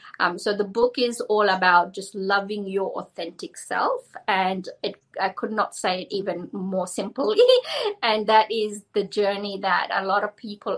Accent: New Zealand; like I am Indian, not born in India, grew up in New Zealand, and I was the only colored girl in my school.

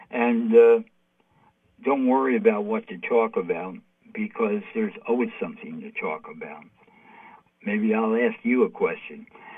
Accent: United States; I grew up in America here. We learned at an early age all politicians are crooks

